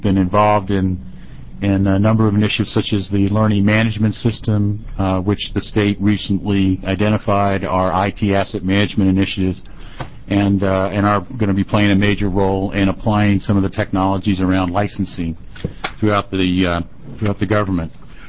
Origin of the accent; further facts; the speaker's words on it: Virginia, United States; also born or lived in New York; I was born in New York and raised in Virginia